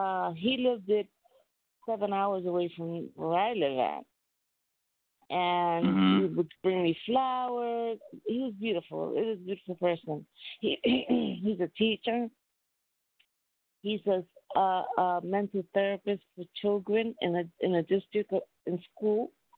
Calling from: New York City, New York, United States; I'm calling from New York, from the Bronx.

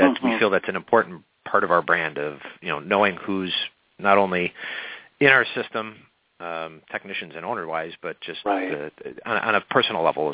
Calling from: Illinois, United States; I'm calling from Okina, Illinois.

